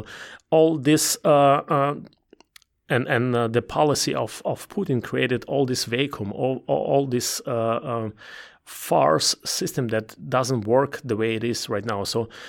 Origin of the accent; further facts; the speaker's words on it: Belarus; English is a second language; moved away as an adult; also born or lived in Ukraine / Russia / Germany; now in United States; I was born in Belarus. I was growing up in Ukraine, in Belarus, in Russia at the same time. So I'm at home there. But then I spent almost 15 years studying, working on my PhD in Germany, in Europe.